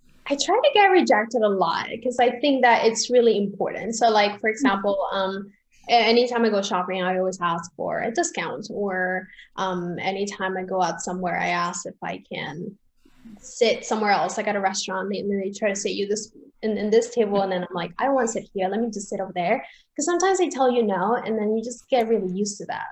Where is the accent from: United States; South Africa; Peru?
Peru; because I grew up in Peru.